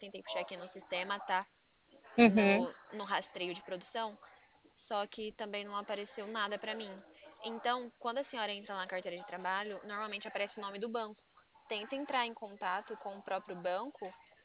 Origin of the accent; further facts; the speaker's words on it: São Paulo, Brazil; eu mesmo sou do interior de São Paulo.